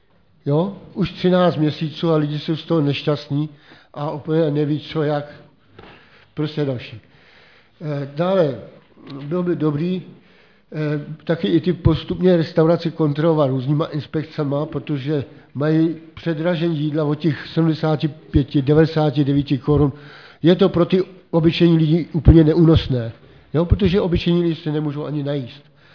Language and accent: Czech; Strakonice, South Bohemian Region, Czechia; jsem ze Strakonic.